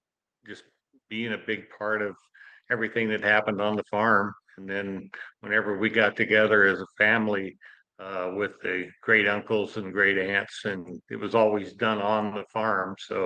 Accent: Powell, Wyoming, United States; Yes. Yeah. I was born and raised in Powell.

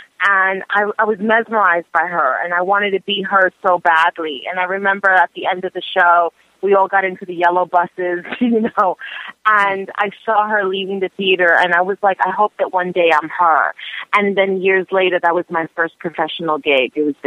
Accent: New York City, New York, United States; I grew up in the Bronx, in the Norwood section of the Bronx

